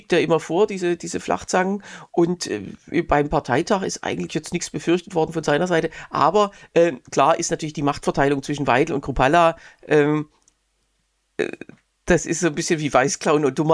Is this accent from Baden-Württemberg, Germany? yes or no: yes; Öhringen, Baden-Württemberg, Germany; Am 4. Juli war ich bei uns in Öhringen